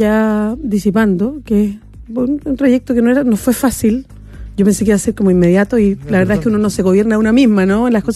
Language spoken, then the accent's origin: Spanish; Chile; como chilenos y como chilenas